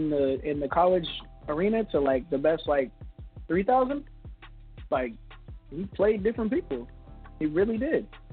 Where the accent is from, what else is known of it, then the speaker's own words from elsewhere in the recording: Louisville, Kentucky, United States; I mean, so I'm from Kentucky. I'm from Louisville.